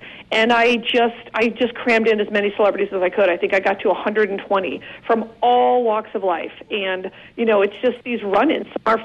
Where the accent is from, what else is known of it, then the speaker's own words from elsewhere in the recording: Queens, New York, United States; Are you from Normal Parents? I'm from Queens."